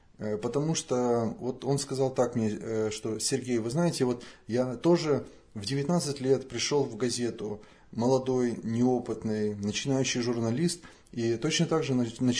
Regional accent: Odesa, Odesa Oblast, Ukraine; born there; я родился в Одессе, и начал заниматься журналистикой.

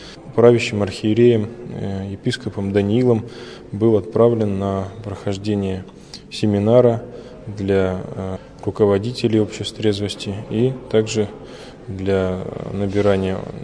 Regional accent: Bishkek, Kyrgyzstan; Я родился в Киргизии, в городе Бишкек, вырос там же, окончил школу, закончил профлицей, столяр-краснодеревщик, работал в столярной мастерской

